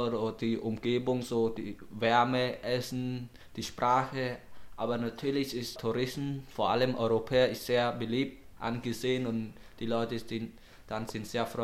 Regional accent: Cambodia; German is a second language; Ich komme aus Kambodscha. Neben Hauptstadt ist Phnom Penh und das ist mein Stadt heißt Dakhel und das ist ungefähr 80 Kilometer entfernt.

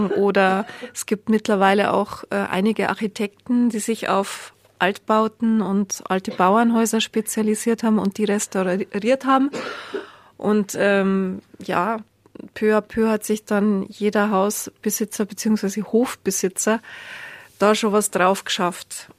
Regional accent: Bavaria, Germany; Der ist aus meiner Heimat Altmühltal.

